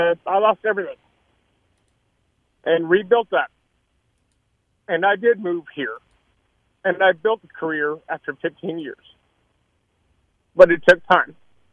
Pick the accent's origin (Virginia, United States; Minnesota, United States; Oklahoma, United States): Oklahoma, United States; also born or lived in Orange County / Coeur d'Alene; growing up in Oklahoma to Orange County back in the 90s or in the heyday to Coeur d'Alene, Idaho